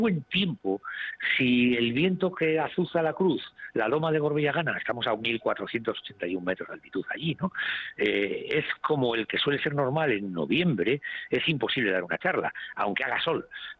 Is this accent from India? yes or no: no; Basque Country, Spain; Así, como que somos vascos.